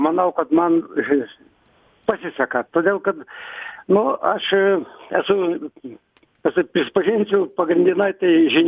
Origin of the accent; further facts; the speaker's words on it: Telšiai County, Lithuania; aš pavažiūdavau į Žemaitiją, aš iš Mažeikių rajono, pavažiūdavau pas mamą